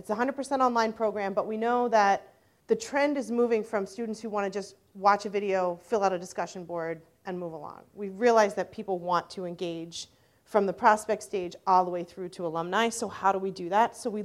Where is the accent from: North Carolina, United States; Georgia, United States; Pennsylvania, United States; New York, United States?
Pennsylvania, United States; Philadelphia; I'm from Philadelphia.